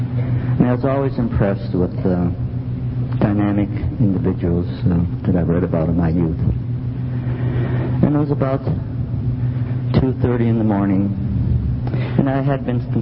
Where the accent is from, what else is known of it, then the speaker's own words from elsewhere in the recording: Detroit, Michigan, United States; I was immersed at the July 4th convention in Detroit. Of course, I was raised in Detroit.